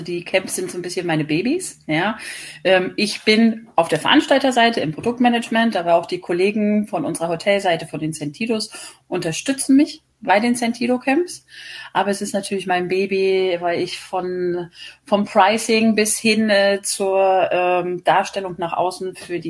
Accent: Northern Germany, Germany; born there; now in Frankfurt, Germany; Also, momentan lebe ich in Frankfurt oder in so einem kleinen Ort nahe Frankfurt. Gebürtig bin ich allerdings aus Norddeutschland, aus einem noch kleineren Dörfchen.

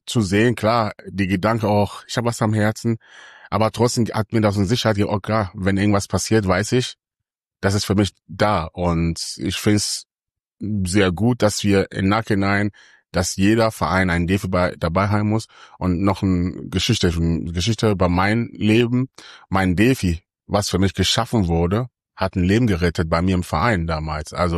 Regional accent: Ghana; now in Germany; Ich bin in Ghana geboren, bin in Ghana aufgewachsen, bis ich jung bin ich nach Deutschland gekommen.

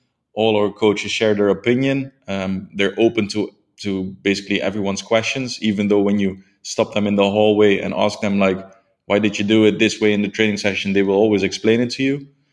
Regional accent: Sittard, Limburg, Netherlands; Fortuna Sittard in the south of the country. It's my hometown team, so the team I always supported as a kid.

